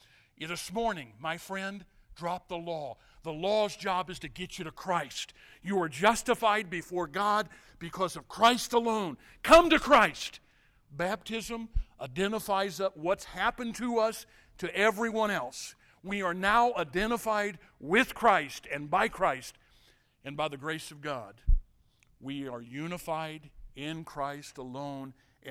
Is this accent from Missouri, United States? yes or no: yes; St. Louis, Missouri, United States; born there; By the way, Kansas City, I was born in St. Louis.